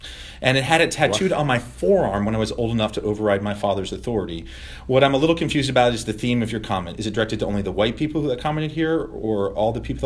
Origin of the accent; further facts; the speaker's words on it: the South, United States; I grew up in the South.